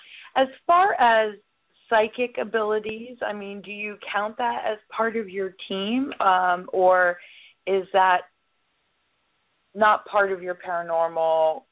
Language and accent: English; Pennsylvania, United States; now in Florida, United States; and I grew up near Gettysburg, imagine.